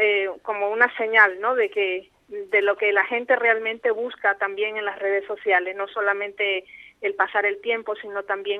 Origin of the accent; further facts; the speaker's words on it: Nicaragua; me está costando mucho aquí ahora, y eso que yo soy de aquí, lo que pasa es que llevo ya casi más